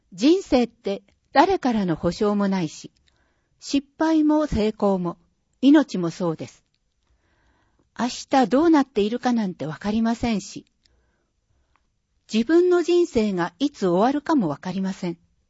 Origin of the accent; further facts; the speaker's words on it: Tottori, Japan; 鳥取県の海沿いの自宅の2階から海が見えるような環境で育ったので、夏は毎日海かプールです。